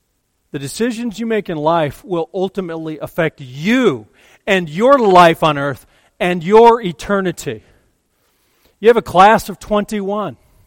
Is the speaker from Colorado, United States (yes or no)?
yes; Colorado, United States; You know, I grew up in Colorado and there would be hunters